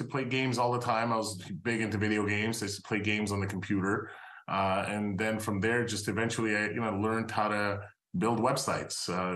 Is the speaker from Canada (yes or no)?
yes; Montreal, Quebec, Canada; So I'm Canadian. I actually grew up in Montreal.